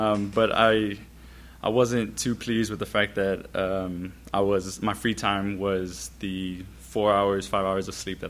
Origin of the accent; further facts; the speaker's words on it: Houston, Texas, United States; I'm from the Houston area, yeah. I grew up off of 45 and Telephone, right over Second Ward area.